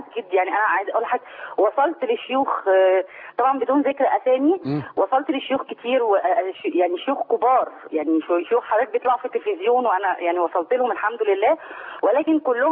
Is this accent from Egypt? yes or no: yes; Cairo, Cairo Governorate, Egypt; أنا من القاهرة وأنا عندي ابني 16 سنة